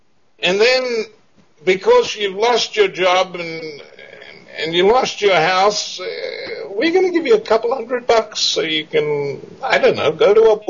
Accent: Cleveland, Ohio, United States; born there; I was born in Cleveland.

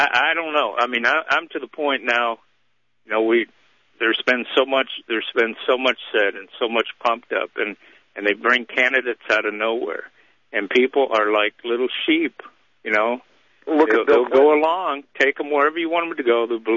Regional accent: United States; I'm an American. I love this country.

